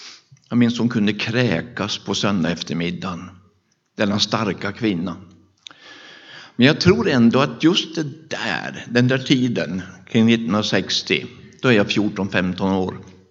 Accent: Berg, Jämtland County, Sweden; Och jag är född i Lorås i Hammerdal. Och sen flyttade pappa och mamma på lite olika ställen.

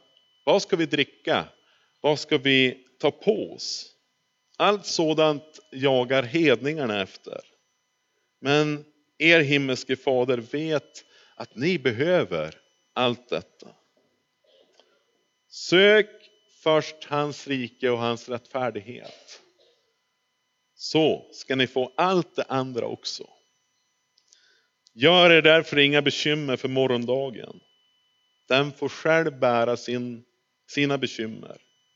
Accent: Örnsköldsvik, Västernorrland County, Sweden; Jag har faktiskt bara gjort en kort mellanlandning hemma i Övik hos min familj.

